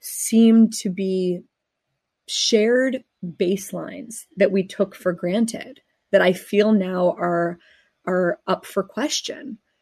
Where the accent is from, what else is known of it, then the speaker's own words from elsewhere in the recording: Pittsburgh, Pennsylvania, United States; I grew up in Pittsburgh, and the synagogue where I became a bat mitzvah was the site of the deadliest attack on Jews in American history